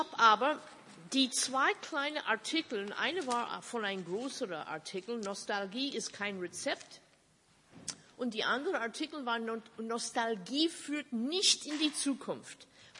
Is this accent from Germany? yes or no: no; Minnesota, United States; wie ich aufgewachsen bin in Minnesota in den 50er Jahren, in die Sonntagsschule dort